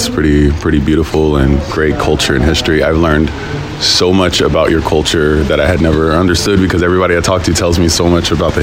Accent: San Diego, California, United States; now in Paso Robles, United States; So I am from San Diego, but that's not where I like reside. I currently live in a place called Paso Robles, mm-hmm. which is in the middle of California.

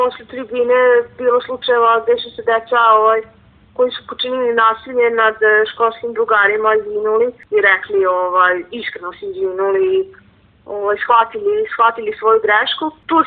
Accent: Bečej, Vojvodina, Serbia; Mnogo sam ja odlučila da nikako svoju školu neću nastavljati u Bečeju, u mom rodnom gradu

